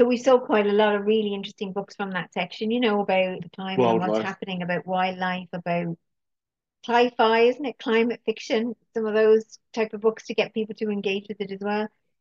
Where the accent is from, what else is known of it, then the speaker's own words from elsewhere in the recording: Dublin, Leinster, Ireland; And I'm from Dublin and all the places he writes about I know